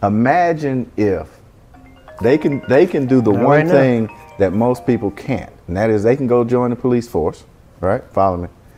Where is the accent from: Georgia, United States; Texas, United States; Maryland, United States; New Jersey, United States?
Georgia, United States; Atlanta; I'm from here, born and raised in Atlanta. Frederick Douglass High School, Clark Atlanta University.